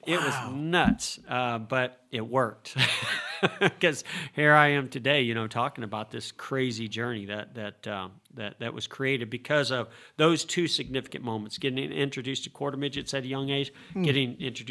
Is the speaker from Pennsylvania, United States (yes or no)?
no; California, United States; Because I'm from California, number one.